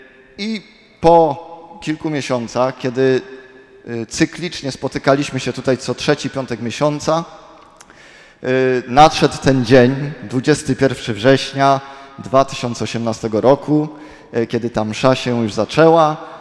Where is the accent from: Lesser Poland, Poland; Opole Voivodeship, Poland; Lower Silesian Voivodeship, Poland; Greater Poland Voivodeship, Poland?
Greater Poland Voivodeship, Poland; Koźminek; ja pochodzę z Koźminka, moja żona z Krotoszyna.